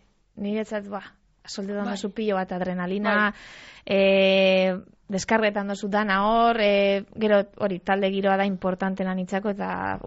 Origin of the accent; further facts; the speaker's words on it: Basque Country, Spain; Ni Arratiatik nator